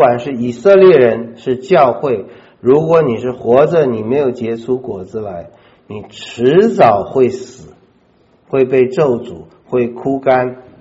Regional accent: China; 就会我们中国人讲一句话，心想事成。

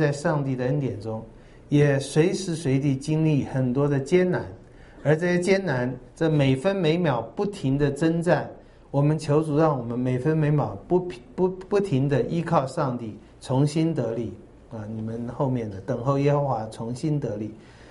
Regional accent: China; 我们中国人有一句话：“千里之行，始于足下。”

